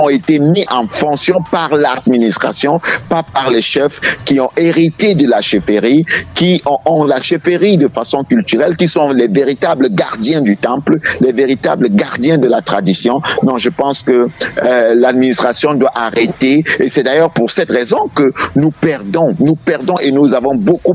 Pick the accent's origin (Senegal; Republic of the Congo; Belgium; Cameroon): Cameroon; nous avons besoin au Cameroun d'une révolution culturelle